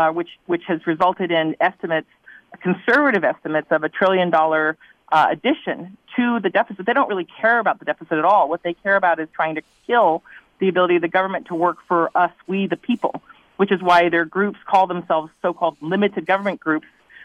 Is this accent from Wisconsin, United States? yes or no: yes; Wisconsin, United States; my home state here in Wisconsin.